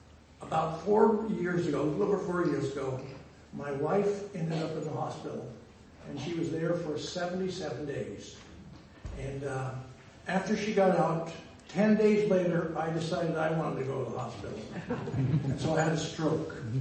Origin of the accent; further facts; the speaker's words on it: Oregon, United States; moved away as an adult; also born or lived in Idaho / Saskatchewan; I'm an American. I was born in Idaho, but lived in Oregon until my 19th birthday when I went to Bible school in Saskatchewan.